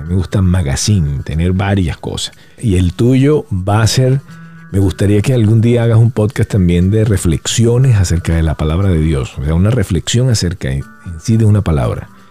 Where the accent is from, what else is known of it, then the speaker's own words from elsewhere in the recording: Venezuela; Le digo, bueno, yo soy venezolano, ¿y qué? Nadie es perfecto.